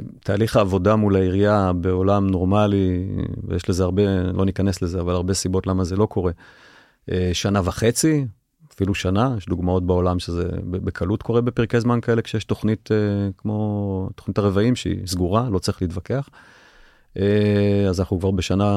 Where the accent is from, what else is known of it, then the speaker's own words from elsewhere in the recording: Tel Aviv, Tel Aviv District, Israel; אני גדלתי בתל אביב, גדלתי במזרח תל אביב. כן, גדלתי ברמת ישראל.